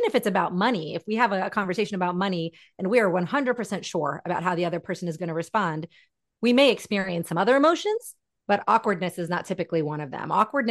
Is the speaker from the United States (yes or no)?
no; Pakistan; I'm Pakistani. My parents were born in India and Pakistan respectively.